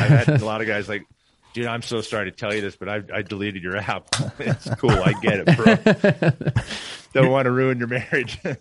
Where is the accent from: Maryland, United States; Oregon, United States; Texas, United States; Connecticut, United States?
Oregon, United States; Portland; which I grew up in Portland, Oregon. And so, and they're right there in Portland.